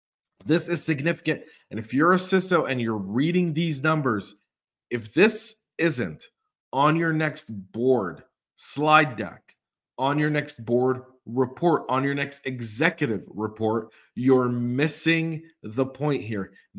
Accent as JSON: {"language": "English", "region": "Georgia", "country": "United States", "said": "or Buddy Carter from my home state of Georgia"}